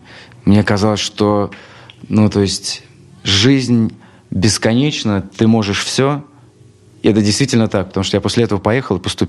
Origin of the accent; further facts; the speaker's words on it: Ural, Russia; also born or lived in Tyumen Oblast; Ну, я сам родом с Урала, с маленького городка.